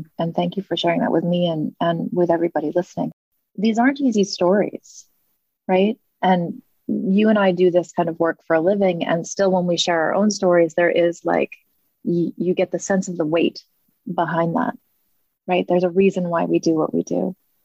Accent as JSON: {"language": "English", "region": "New England", "country": "United States", "tie": "born or raised there", "said": "I grew up in New England as well."}